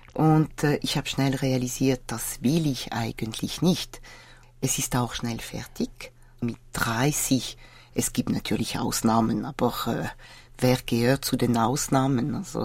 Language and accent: German; France; German is a second language; Ich bin aufgewachsen in Frankreich in einem gemischten Gymnasium.